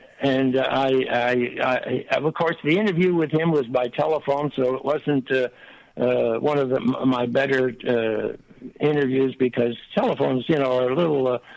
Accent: United States; I speak English. I come from the States.

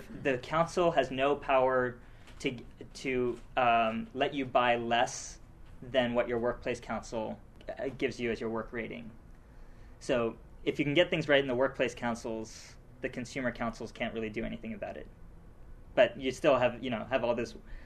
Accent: Newfoundland and Labrador, Canada; I'm from Newfoundland.

